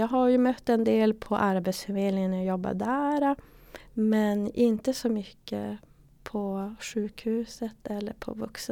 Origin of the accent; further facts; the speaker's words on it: Luleå, Norrbotten County, Sweden; jag är från Luleå och arbetar som kurator på syncentralen